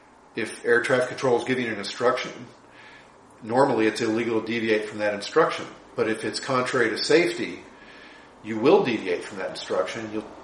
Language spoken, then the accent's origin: English; United States; So yeah, we're in this kind of privileged position as Americans.